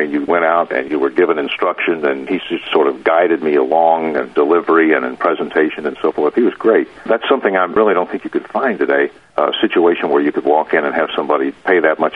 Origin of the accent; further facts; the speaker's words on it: Louisville, Kentucky, United States; and I'm from Louisville. So I grew up listening to Wacky